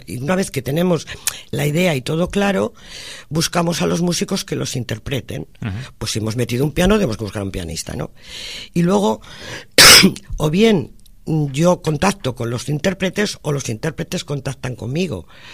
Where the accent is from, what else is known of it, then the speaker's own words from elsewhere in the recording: Laredo, Cantabria, Spain; me quedan unos años muy bonitos para poder trabajar por mi pueblo, por todo lo que me gusta, y eso es lo que voy a hacer. Y ahora pues me gustaría vivir más tiempo en Laredo